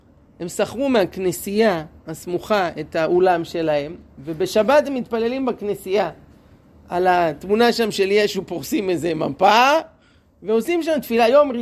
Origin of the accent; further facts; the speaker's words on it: Jerusalem, Jerusalem District, Israel; בתור ילד גדלתי בירושלים, כל שנה עריקות דגלים